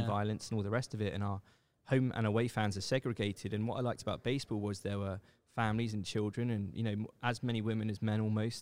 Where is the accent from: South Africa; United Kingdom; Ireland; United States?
United Kingdom; People in the UK probably maybe don't realize, but, you know, we grew up on Disney movies, and most of the movies in our cinemas are American movies.